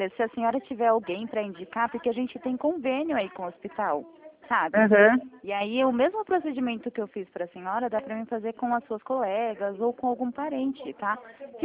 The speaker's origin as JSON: {"language": "Portuguese", "town": "Jundiaí", "region": "São Paulo", "country": "Brazil", "said": "Eu trabalho aqui em Itatiba, mas eu sou de Jundiaí."}